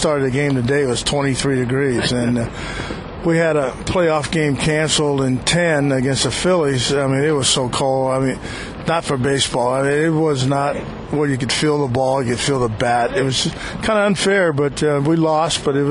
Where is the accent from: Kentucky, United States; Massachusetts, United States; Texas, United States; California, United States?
Texas, United States; I grew up in Texas and we played, you know, it was hot all the time.